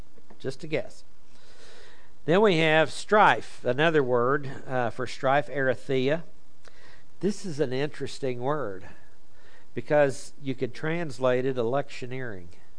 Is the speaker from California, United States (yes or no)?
no; Oklahoma, United States; accent: Oklahoma; My Oklahoma accent won't let me distinguish between sex and sex.